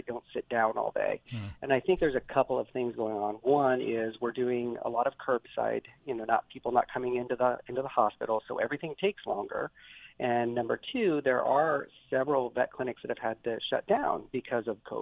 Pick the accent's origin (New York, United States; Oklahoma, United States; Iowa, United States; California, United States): Iowa, United States; Sigourney; A little bitty town called Sigourney, Iowa.